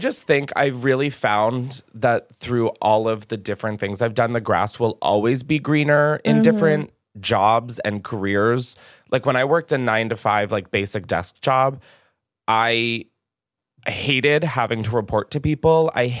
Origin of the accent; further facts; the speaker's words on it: New York, United States; I came from New York and living on the East Coast my entire life, which is very fast paced